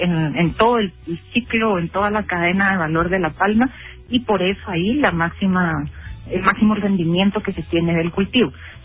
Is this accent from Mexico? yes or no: no; Guatemala; nosotros como guatemaltecos